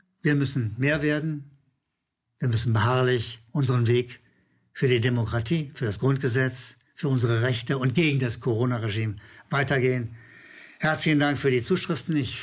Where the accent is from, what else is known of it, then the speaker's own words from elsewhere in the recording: Berlin, Germany; dass wir demnächst auch in die Pfalz nicht mehr fahren dürfen als Berliner.